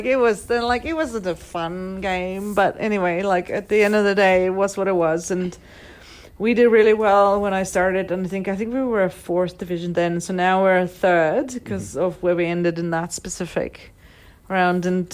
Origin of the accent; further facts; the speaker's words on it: South Africa; I'm South African, cricket's big for us, rugby's big for us